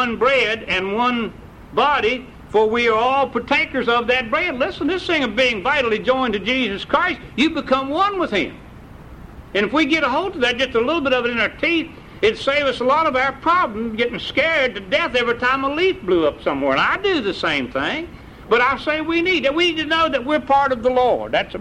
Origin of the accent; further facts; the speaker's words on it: West Virginia, United States; I was born and reared in West Virginia, and we was under the ground, the tunnel, 1,000 foot straight down